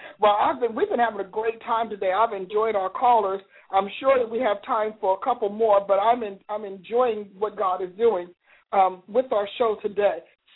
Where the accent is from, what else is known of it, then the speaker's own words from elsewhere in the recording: New Jersey, United States; How is my home state?